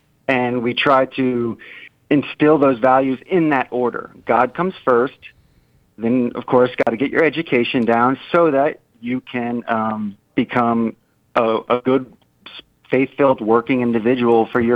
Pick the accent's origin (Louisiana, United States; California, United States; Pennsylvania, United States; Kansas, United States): Louisiana, United States; New Orleans; And I'm from New Orleans, born and raised.